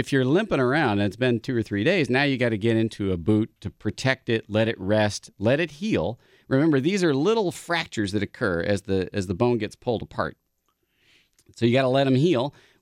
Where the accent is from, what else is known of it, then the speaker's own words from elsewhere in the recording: Wisconsin, United States; Yeah, I grew up in Heartland. We moved up here when I was about 7, and my father was chairman of medicine at the Medical College of Wisconsin for almost 20 years.